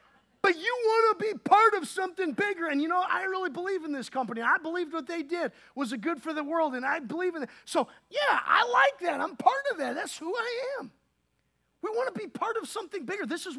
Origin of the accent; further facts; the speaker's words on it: Wisconsin, United States; I'm from Wisconsin. My wife's from Oregon.